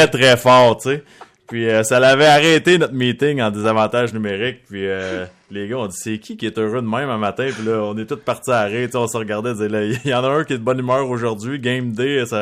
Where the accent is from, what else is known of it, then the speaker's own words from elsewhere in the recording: Quebec, Canada; Tu le sais en tant que Québécois